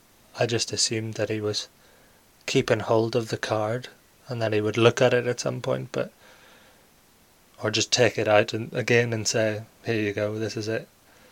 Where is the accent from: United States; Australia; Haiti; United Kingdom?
United Kingdom; Northern Ireland; Eventually went along to the Mid-Ulster Magic Circle, which happened to be based in my hometown.